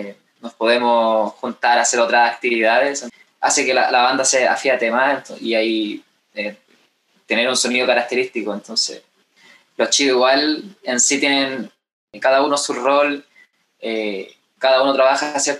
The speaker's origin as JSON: {"language": "Spanish", "town": "Santiago", "region": "Santiago Metropolitan Region", "country": "Chile", "said": "Somos de Santiago de Chile, así que fuimos a Valparaíso a mostrar nuestra música por primera vez."}